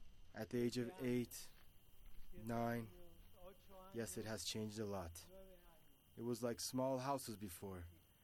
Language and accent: English; Madrid, Community of Madrid, Spain; I am from Madrid. I was born in 1950 in an active, combatant, communist, and anti-fascist family.